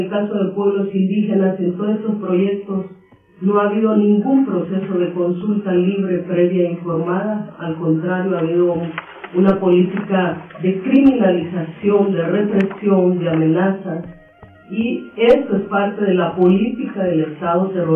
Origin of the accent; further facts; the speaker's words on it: Honduras; También como luchadora y como hondureña